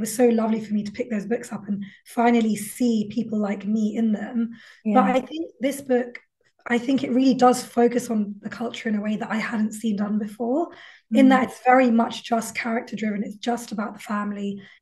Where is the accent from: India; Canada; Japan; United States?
India; Bangalore, Karnataka; also born or lived in Paris, France / United Kingdom; So I was born in Paris. Didn't live there for long, couple of years maximum, maybe even less than that. And my parents moved to the UK after that, and then we moved to the south of India to Bangalore.